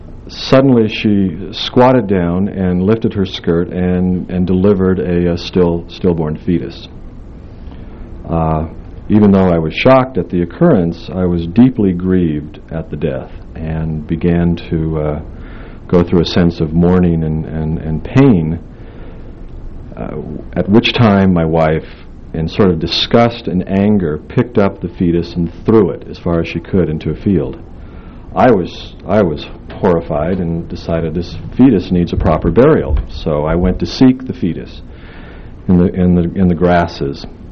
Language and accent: English; Utah, United States; In fact, the idea of a good boy growing up in Utah to me was associated with sort of these gentle sort of expressions of manhood.